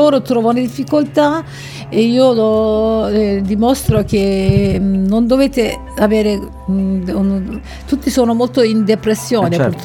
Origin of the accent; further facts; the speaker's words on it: Istanbul, Turkey; Italian is a second language; Oggi Istanbul, il mio paese, Turchia, riesco a fare soltanto questo modo